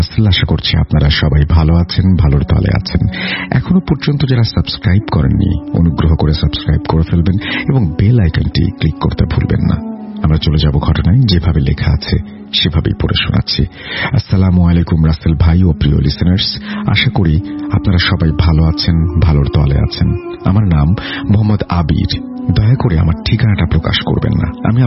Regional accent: Tangail, Dhaka Division, Bangladesh; আমাদের বাড়ি হচ্ছে টাঙ্গাইল জেলার কোনো একটি গ্রামে, সঙ্গত কারণে গ্রামের নামটি বলতে পারছি না। আমাদের গ্রামটি খুবই প্রত্যন্ত একটি এলাকায় যেখানে এখনো বিদ্যুৎ পৌঁছায়নি।

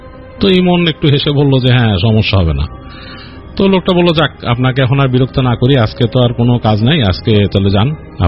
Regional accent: Dhaka, Dhaka Division, Bangladesh; আমি নিজেও ঢাকার লোক কিন্তু আমার জীবন কাটতেছে এখন এখানে ঘুরে ঘুরে

